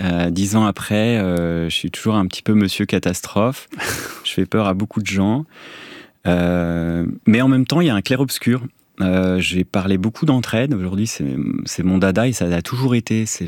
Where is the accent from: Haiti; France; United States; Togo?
France; Versailles, Île-de-France; born there; also born or lived in Cherbourg; Moi, je suis né à Versailles, en Versailles-Saint-Germain-en-Laye, avec un petit tour à Cherbourg, où j'ai eu mes premiers émois naturalistes.